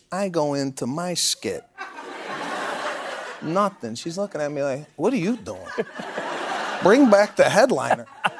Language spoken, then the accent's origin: English; Chicago, Illinois, United States; So I grew up in Chicago, northwest suburbs. I went to the preschool near where I lived.